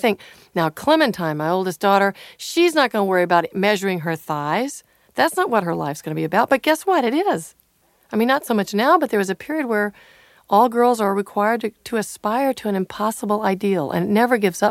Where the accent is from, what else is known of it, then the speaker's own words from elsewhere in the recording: the South, United States; So a lot of my, about growing up in the South, it's a very painful thing, you know, the color of your skin.